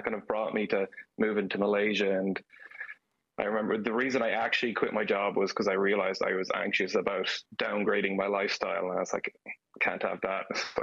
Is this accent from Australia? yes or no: no; Galway, Connacht, Ireland; moved away as an adult; now in Texas, United States; I'm from Galway, Renmore specifically. Abroad is in Texas. I moved over here about 3 years ago, just like a week before COVID started